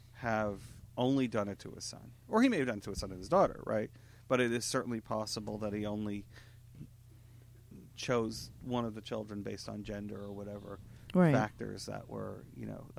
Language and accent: English; New York, United States; As a average kid growing up in New York, I went to summer camps.